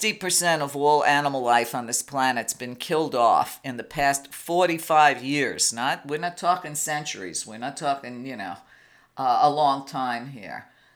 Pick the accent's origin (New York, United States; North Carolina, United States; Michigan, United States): New York, United States; Long Beach; when I got up on a stage in front of 25,000 people in my hometown of Long Beach, New York, and did an Earth Day event